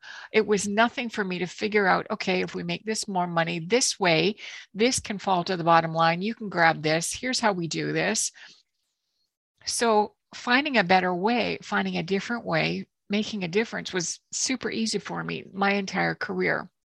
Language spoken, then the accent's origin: English; Canada; So I am Canadian. I am your Canuck guest. I was born in a little tiny town of 10,000.